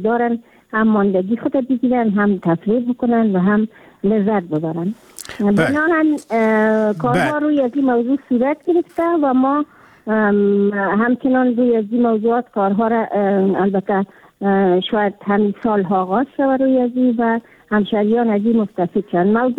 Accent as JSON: {"language": "Persian", "region": "Kabul", "country": "Afghanistan", "said": "خود من یک کابلی هستم"}